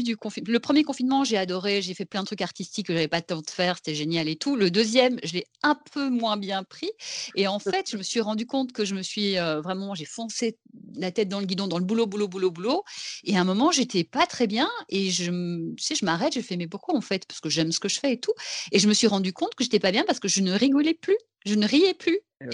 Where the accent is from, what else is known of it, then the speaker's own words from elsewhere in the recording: Belgium; je ne sais pas si c'est parce que je viens de Belgique, mais vivre sans humour, pour moi, ce n'est pas possible